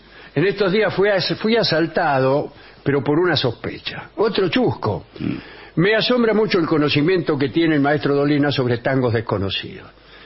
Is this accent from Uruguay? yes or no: yes; Uruguay; now in Málaga, Spain; uruguayo, que los escucha desde Málaga, España.